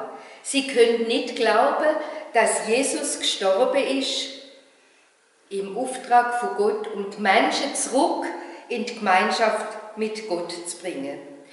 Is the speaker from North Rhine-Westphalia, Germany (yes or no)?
no; Baden-Württemberg, Germany; Wo ich ein Kind war, bin ja im Süddeutschen aufgewachsen, habe ich es als Kind in der Badischen Landeskirche Karfreitag so erlebt.